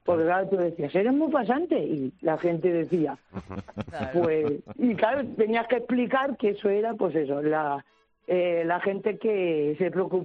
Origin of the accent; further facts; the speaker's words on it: Villanueva de los Infantes, Castilla-La Mancha, Spain; yo soy de Villanueva de los Infantes